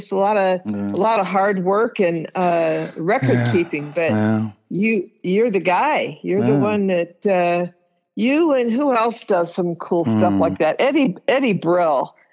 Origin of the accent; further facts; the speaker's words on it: Palo Alto, California, United States; born there; No, I was born in Palo Alto lived, at the Stanford Memorial Hospital.